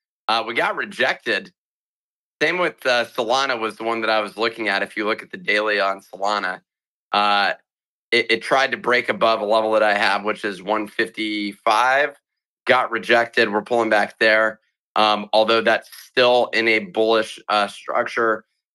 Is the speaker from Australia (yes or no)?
no; Scotland, United Kingdom; Hey, I'm Scottish.